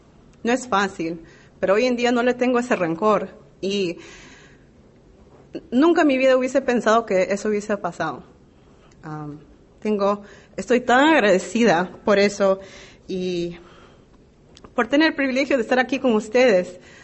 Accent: Peru; born there; viajé a mi país natal, Perú

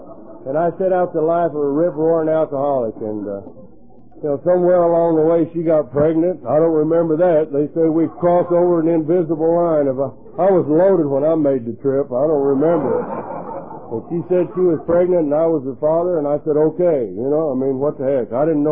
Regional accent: Texas, United States; born there; Like I said, I was born in Texas, at a very early age, I was kind of a hyperactive kid

